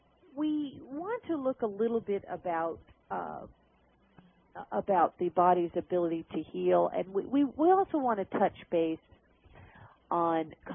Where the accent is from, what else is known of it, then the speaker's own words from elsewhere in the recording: Alaska, United States; Now, from Alaska, being born and raised in Alaska, I have land back home. And it's wonderful for me to go to Alaska and take a long walk to my nearest neighbor.